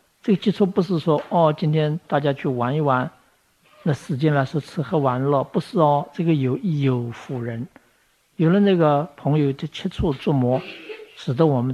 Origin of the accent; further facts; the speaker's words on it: China; 那通常我们中国人讲，做学问